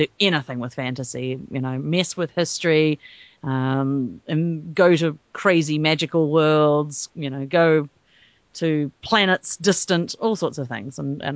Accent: Wellington, New Zealand; I'm from Wellington in New Zealand, which is indeed where Peter Jackson hangs out

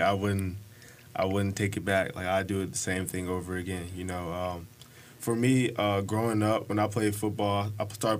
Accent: Arlington, Virginia, United States; also born or lived in Philadelphia; Okay, I was born in Arlington, Virginia. Shortly after I was born, I moved to Philly with my mom, lived there for

